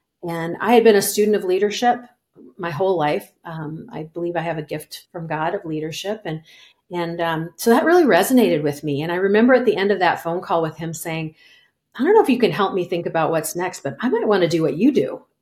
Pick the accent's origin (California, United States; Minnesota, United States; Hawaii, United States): Minnesota, United States; I am a Minnesota girl. I was born and raised in Minnesota, where it is very cold this time of year.